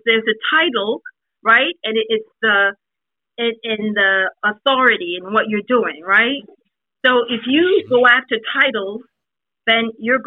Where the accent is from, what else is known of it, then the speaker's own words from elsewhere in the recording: Jamaica; now in Atlanta, United States; Again, I'm from Jamaica, so, you know, any cold climate place was out of the way.